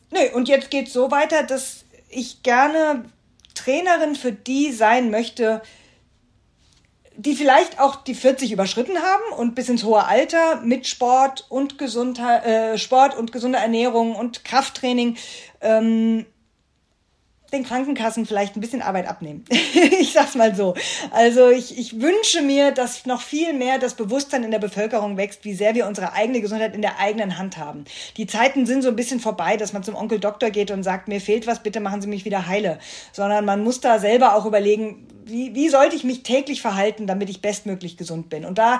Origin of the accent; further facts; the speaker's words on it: Hesse, Germany; ich komme aus dem Rhein-Main-Gebiet